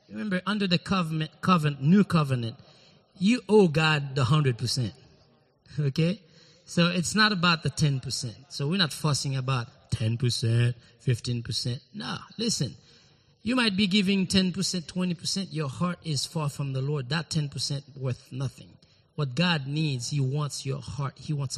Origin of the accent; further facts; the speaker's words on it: Carrefour, Ouest, Haiti; also born or lived in Port-au-Prince; I was born in Haiti. I was born in Port-au-Prince and raised in Carrefour, which is like about 20 miles west of Port-au-Prince.